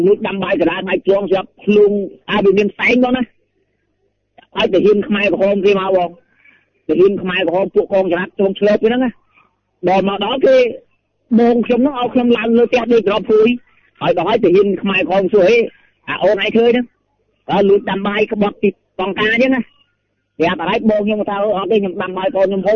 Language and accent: Khmer; Battambang, Cambodia; ខ្ញុំនៅខាងខេត្តបាត់ដំបងបងគេជលាស្រុកកំណើតខ្ញុំនៅនេះទេនៅខាងស្រុកពីរៀងទេបងណា